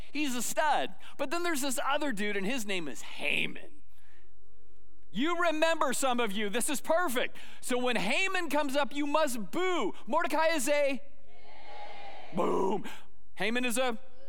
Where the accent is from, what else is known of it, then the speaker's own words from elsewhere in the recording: Scotland, United Kingdom; The day where everybody's a little Irish except for us Scots. We're still Scottish.